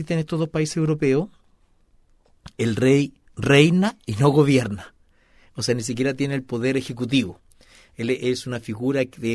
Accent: Chile; así como los chilenos tenemos nuestra nación.

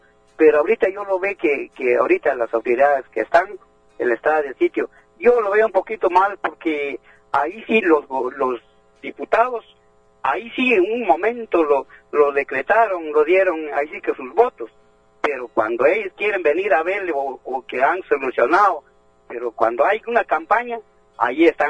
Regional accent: Tajumulco, San Marcos, Guatemala; Yo soy de Tajumulco, de una aldea de Chana

